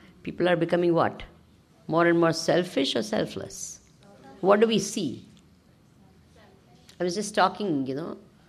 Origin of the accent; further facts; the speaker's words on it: India; I'm just talking because I can relate to, because I was born and broug